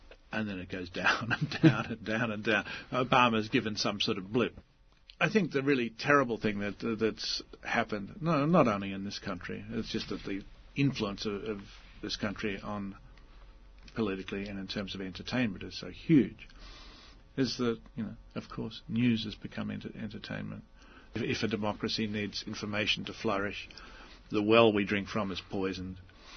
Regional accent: Australia; But as an Australian, you don't expect, an Australian of that time, you don't expect an Australian to be a world player in any sense at all.

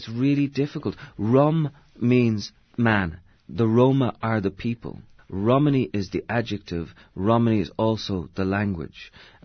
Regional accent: Ireland; when I was a kid growing up in Ireland

